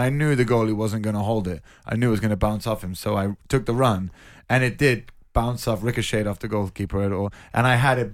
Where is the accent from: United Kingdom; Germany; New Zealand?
United Kingdom; London; even though I'm born and raised in London, they put me with the rest of the world because